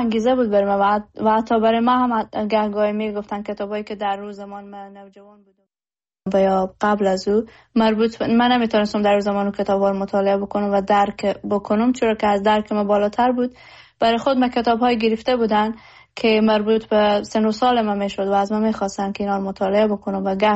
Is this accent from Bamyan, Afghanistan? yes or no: no; Herat, Afghanistan; زادگاه من هرات هست و هرات جایی است که در هر کجای جهان که باشم فرق نمیکنه